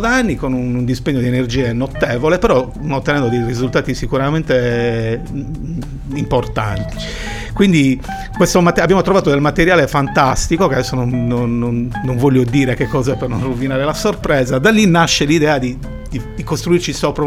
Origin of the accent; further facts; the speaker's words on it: Cagliari, Sardinia, Italy; Io personalmente, essendo cagliaritano, mi sono reso conto che il cagliaritano